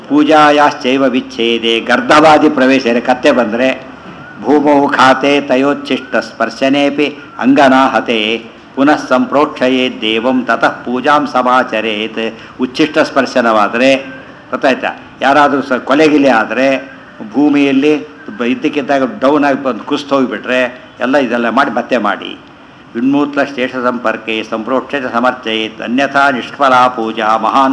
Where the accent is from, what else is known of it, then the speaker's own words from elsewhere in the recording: Chikkerahalli, Karnataka, India; ಅದು ಊರು ನಡೆದಿದ್ದು ಚಿಕ್ಕೇರಳ್ಳಿ ಅಂತ ನಮ್ಮೂರು, ನಮ್ಮ ತಾಯಿ ತವ್ರ ಮನೆ ಅಲ್ಲಿ ಮೋಹನದಾಸ ಪ್ರತಿಷ್ಠಾಪನೆ ಮಾಡಿದ ಪ್ರಾಣದೇವರು ಇರ್ತಾರೆ.